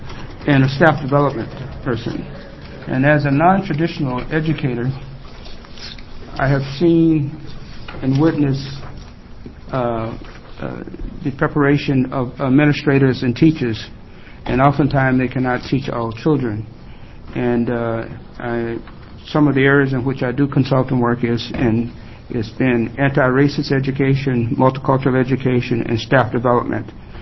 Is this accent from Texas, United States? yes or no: yes; Texarkana, Texas, United States; now in Corvallis, United States; and I currently reside in Corvallis, Oregon. I grew up in Texarkana, Texas, and attended segregated elementary, junior high, high schools.